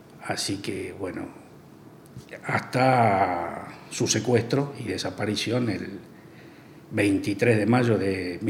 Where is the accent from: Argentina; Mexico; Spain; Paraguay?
Argentina; Turdera, Buenos Aires Province; also born or lived in Barracas; Crecimos en Turdera, alternando algunos años, volvíamos a Barracas, porque era el barrio que le gustaba a mi viejo y que nos fue gustando a nosotros también.